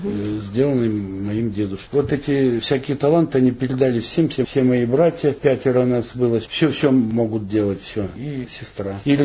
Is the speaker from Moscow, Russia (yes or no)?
no; Aleksandrovka, Tyumen Oblast, Russia; born there; Родился в селе Александровка Сладковского района Тюменской области.